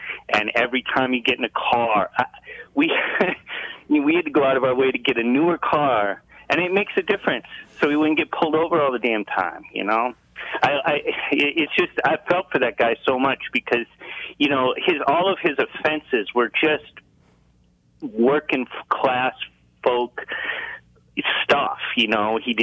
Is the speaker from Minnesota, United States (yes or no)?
yes; Minnesota, United States; I'm originally from Minnesota